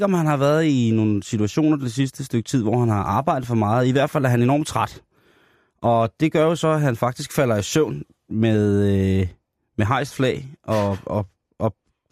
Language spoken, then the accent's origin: Danish; Roskilde, Zealand, Denmark; Det skal vi, og vi skal faktisk tilbage til min hjemstavn, Roskilde.